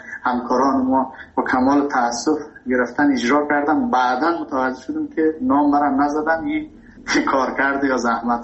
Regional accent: Afghanistan; first language Turkic; Persian is a second language; now in Iran; ما از ترکان افغانستان هستم، زبان مادری ما ترکی هست و در خانه در محیط ما ترکی صحبت میکردیم، در ایام نوجوانی اینا به فارسی کمتر یا دری کمتر تکلم میکردیم و بیشتر در خانواده بودیم اینا. ما مهاجر شدیم در ایران،

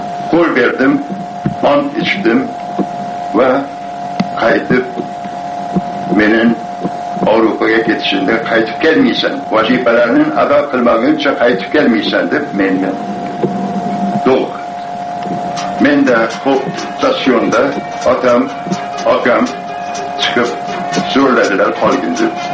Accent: Tashkent, Uzbekistan; Men Toshkentda tug'ilganman, Shoshlik mahallasida o'sganman.

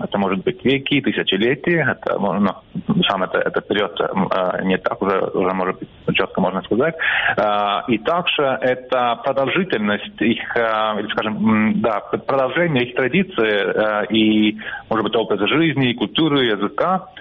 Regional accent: Estonia; Например, я эстонец

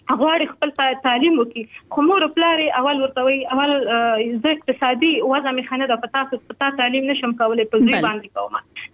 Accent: Pakistan; accent: Afghan refugee; پاکستان کې د افغان مهاجر په حیث باندې واقعتا مونږ هم ډېر ستونزو سره مخامخ شوي یو مونږ هم په مهاجرت کې لوی شوي یو

